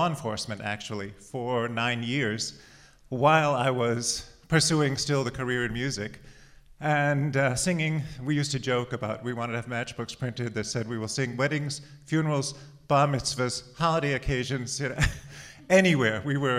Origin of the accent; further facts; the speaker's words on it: Warwick, Rhode Island, United States; I'm someone who had grown up in Rhode Island. I grew up in Warwick, and being a true Rhode Islander, I went all the way to Kingston to go to school.